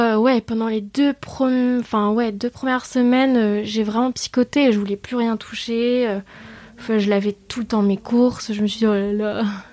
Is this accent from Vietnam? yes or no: yes; Vietnam; dû à mon enfance au Vietnam